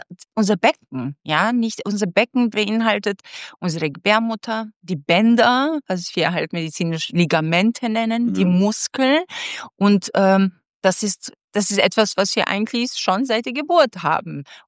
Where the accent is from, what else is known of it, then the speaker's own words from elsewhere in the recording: Kosovo; Ich komme ursprünglich aus Kosovo. Also das ist so ein Land, was eine sehr hohe Natalität, also sehr hohe Neugeborenenrate hat.